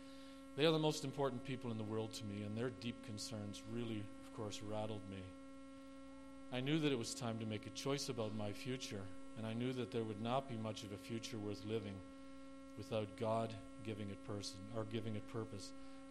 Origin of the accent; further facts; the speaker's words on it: Brampton, Ontario, Canada; born there; I was born in Brampton, Ontario, to the parents of World War II immigrants from Europe. I was raised in a good Christian home.